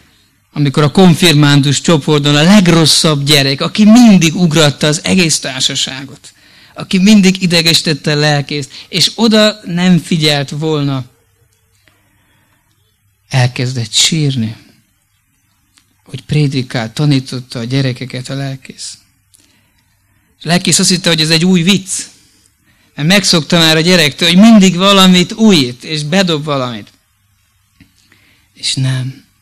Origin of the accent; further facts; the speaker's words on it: Sárbogárd, Fejér, Hungary; Volt egy gyermek evangelizáció, ami falunkban, Sárbogárdon, ahol én születtem.